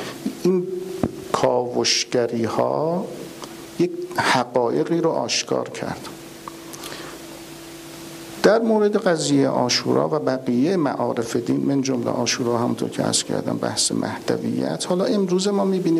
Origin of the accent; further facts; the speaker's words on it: Iran; بعد من گفتم که من مثلا از ایران آمدم